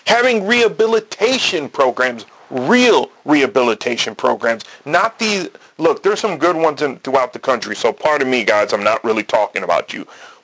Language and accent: English; New York, United States; I grew up in Wayne County, New York.